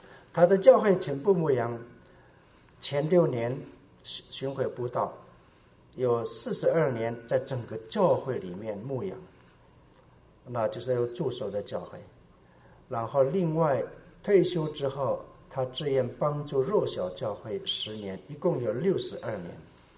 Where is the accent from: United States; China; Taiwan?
Taiwan; Eastern Taiwan; 我们是台湾的东部，他要翻山到那个南投，还要翻山到高雄